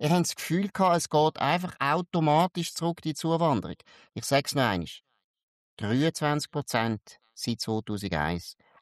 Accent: Switzerland; als Stimmbürger, als Schweizer

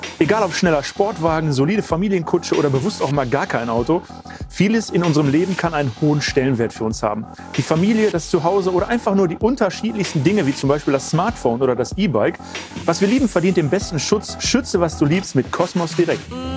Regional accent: Essen, North Rhine-Westphalia, Germany; ich komme auch aus Essen

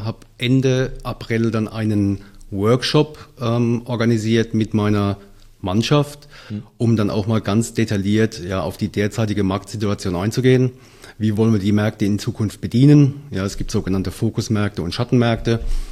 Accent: Heidelberg, Baden-Württemberg, Germany; Ja, ich bin gebürtiger Heidelberger.

